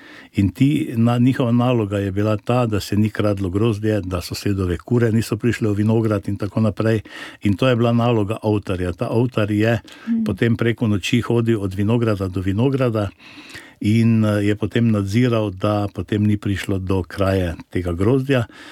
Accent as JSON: {"language": "Slovenian", "region": "Slovenske gorice", "country": "Slovenia", "said": "prihajam iz Slovenskih Goric"}